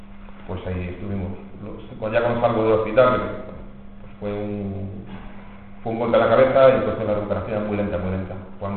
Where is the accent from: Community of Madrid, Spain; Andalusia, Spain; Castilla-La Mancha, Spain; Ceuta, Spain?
Community of Madrid, Spain; Madrid; me trasladamos para Madrid, yo soy de Madrid